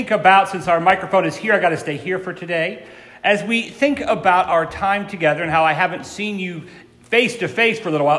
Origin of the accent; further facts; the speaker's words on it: Ashland, Ohio, United States; I went to a private Christian school growing up in Ashland, Ohio.